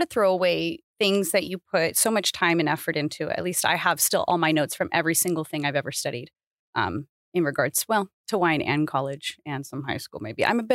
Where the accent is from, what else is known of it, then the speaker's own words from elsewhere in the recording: California, United States; I worked for a fine dining steakhouse, and I'm from Southern California.